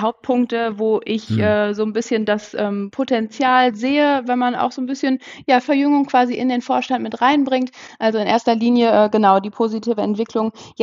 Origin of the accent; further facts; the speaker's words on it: Dortmund, North Rhine-Westphalia, Germany; Also in Dortmund wirklich geboren, aufgewachsen.